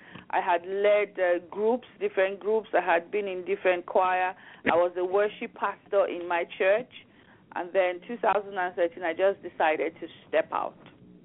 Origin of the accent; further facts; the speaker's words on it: Nigeria; now in Aberdeen, United Kingdom; I am currently located in Aberdeen in United Kingdom, Scotland, but originally I am from Nigeria.